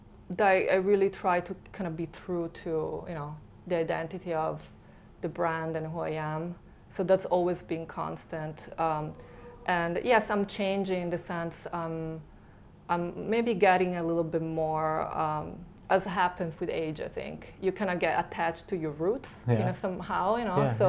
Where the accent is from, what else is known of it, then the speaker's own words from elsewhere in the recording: Florence, Tuscany, Italy; I feel like I have so much, you know, knowledge and I absorb so much culture when I, you know, growing up in Florence